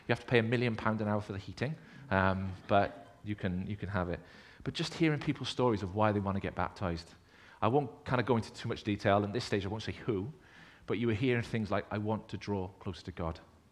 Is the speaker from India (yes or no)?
no; United Kingdom; We're British, so we say, I'm fine.